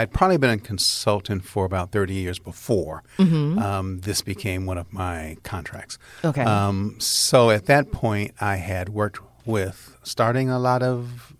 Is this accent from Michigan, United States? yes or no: no; Cleveland, Ohio, United States; Growing up in Cleveland during the riots many years ago